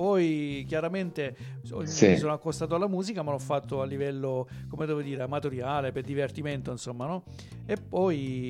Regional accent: Apulia, Italy; Noi siamo pugliesi, siamo salentini, sia io che Giancarlo.

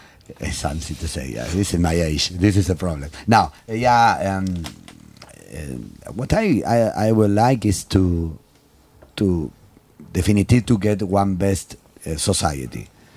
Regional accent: Argentina; English is a second language; just because I come from Argentina, so I born with this, you know.

